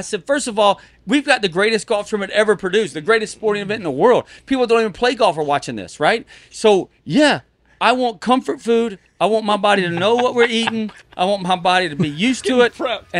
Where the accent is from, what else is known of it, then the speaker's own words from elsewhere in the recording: the South, United States; but my mom, she's from Mississippi. I'm from the South.